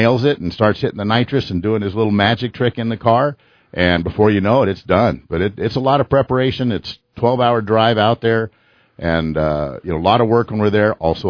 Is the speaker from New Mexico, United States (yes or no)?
yes; Albuquerque, New Mexico, United States; Well, it's really interesting because, you know, we come from Albuquerque.